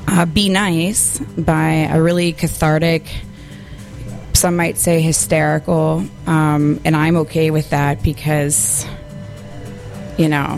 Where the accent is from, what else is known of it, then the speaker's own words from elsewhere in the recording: Minneapolis, Minnesota, United States; Shout out to my the best and brightest from my home state, my home city.